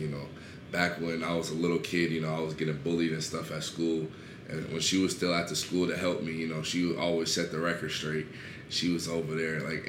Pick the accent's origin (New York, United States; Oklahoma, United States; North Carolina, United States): Oklahoma, United States; because, you know, that's how we did it down south, you know, because I'm from Oklahoma